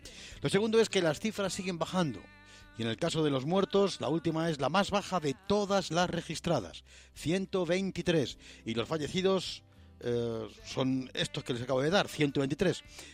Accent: Community of Madrid, Spain; Seguimos naturalmente confinados en la fase cero como madrileños

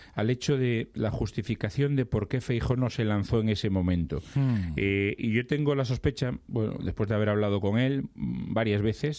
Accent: Galicia, Spain; Yo no quiero llegar ahí porque yo también soy gallego, ¿no?

